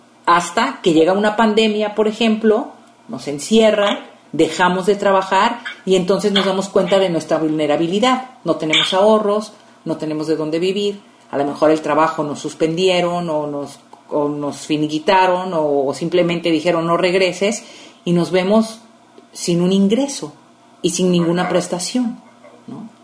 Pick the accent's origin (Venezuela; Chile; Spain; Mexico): Mexico; nosotros como mexicanos